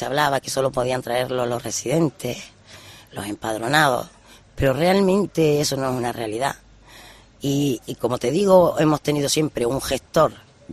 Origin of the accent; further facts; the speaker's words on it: Canary Islands, Spain; me gusta mucho caminar en mi tierra, porque además me gusta todo y cada uno de sus rincones. Y desde la Montaña Bermeja se ve todo el archipiélago Chinijo